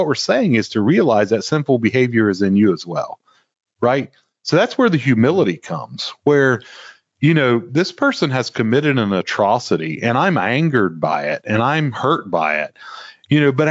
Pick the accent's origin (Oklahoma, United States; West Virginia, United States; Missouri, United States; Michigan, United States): West Virginia, United States; you know, I grew up in West Virginia.